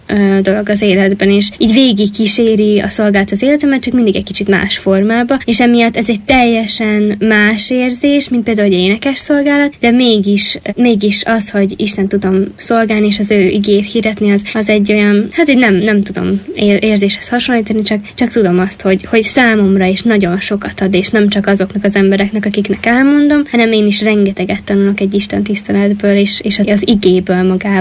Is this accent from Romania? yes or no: no; Orosziiv, Zakarpattia Oblast, Ukraine; Orosziban születtem, és ott nőttem fel, aztán a nagyberegi református liceumban tanultam